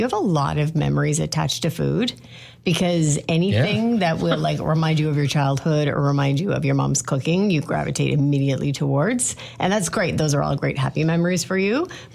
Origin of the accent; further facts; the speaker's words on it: Toronto, Ontario, Canada; Okay. Well, I grew up in Toronto.